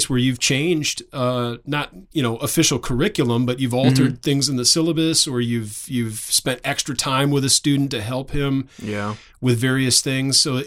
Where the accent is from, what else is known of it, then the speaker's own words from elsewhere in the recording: Illinois, United States; I grew up in Northern Illinois. I know we're just over the border of Indiana here, the same kind of weather.